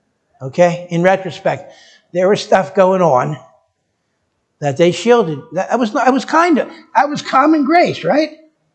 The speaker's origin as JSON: {"language": "English", "town": "Pennsauken", "region": "New Jersey", "country": "United States", "tie": "born or raised there", "said": "the whole night shift, which I was a part of at Super Tire Company in Pennsauken, New Jersey, my hometown"}